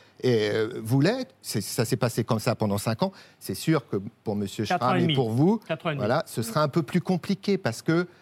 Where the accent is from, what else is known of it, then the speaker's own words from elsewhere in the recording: Pays de la Loire, France; Vous savez, je suis de l'Anjou, il y a de la chasse.